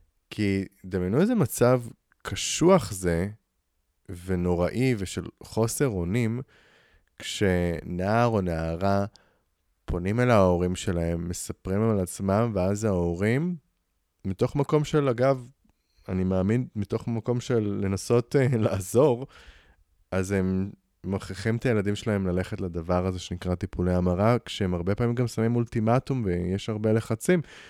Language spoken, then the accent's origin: Hebrew; Nahariya, Northern District, Israel; הייתי פעיל באזור שלי, שזה איפה שגדלתי, בנהריה.